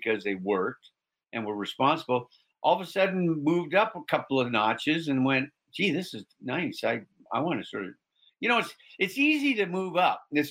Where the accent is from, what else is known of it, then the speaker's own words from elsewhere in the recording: Canada; born there; I'm glad I was born in Canada.